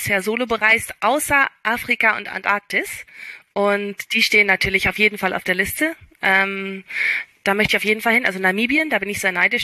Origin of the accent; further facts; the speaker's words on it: Germany; 100% deutsch, aber wir haben, seitdem ich ein Baby